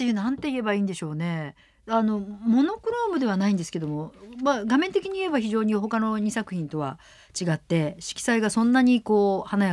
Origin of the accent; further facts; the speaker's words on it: Kansai, Japan; だから私も関西出身なので、本当関西弁じゃない地域の人が関西弁を喋ると気色悪い感じってありますもん ね